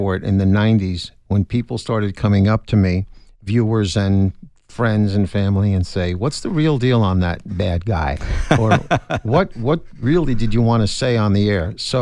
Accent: New Jersey, United States; I grew up in New Jersey.

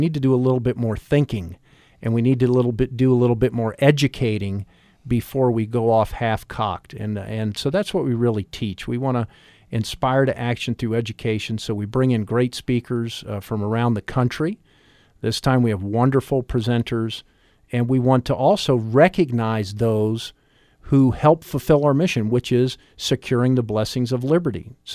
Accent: Chesterfield County, Virginia, United States; also born or lived in Washington, D.C.; the story goes, I was born in Washington, D.C., but raised outside of Richmond, Virginia. And in the late 60s, early 70s, we played Rebels Against the Yankees where I grew up. And in Chesterfield County, Virginia

